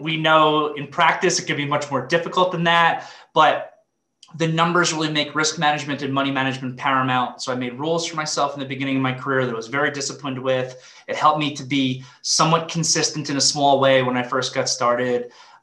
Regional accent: Long Island, New York, United States; So I grew up in Long Island, New York. I went to NYU for college.

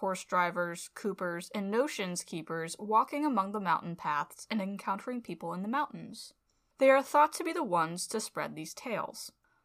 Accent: California, United States; moved away as an adult; When I first moved to the East Coast, because I'm from California, I moved here in 2009. Right before starting college

